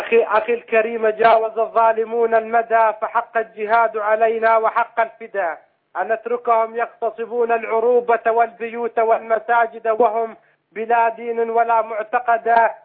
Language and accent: Arabic; Al-Harra, Daraa Governorate, Syria; born there; أنا عرعوري مندس من درعا، ومسقط رأسي مدينة الحارة